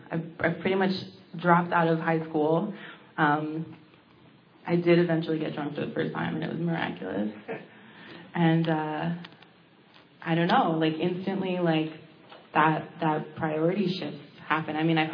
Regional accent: Manhattan, New York, United States; because I grew up in Manhattan, so I'd be like on the subway coming from Washington Heights

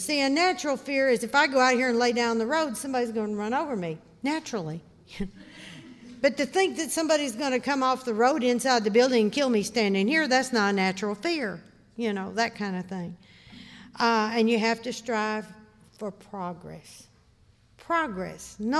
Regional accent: Arkansas, United States; Well, I was raised in Arkansas. We're in the middle of what is known as Tornado Alley.

